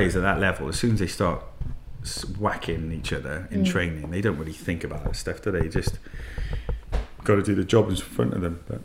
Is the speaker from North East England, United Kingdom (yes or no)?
no; Wales, United Kingdom; born there; now in Hammersmith, United Kingdom; I was born in Wales and now I live in Hammersmith.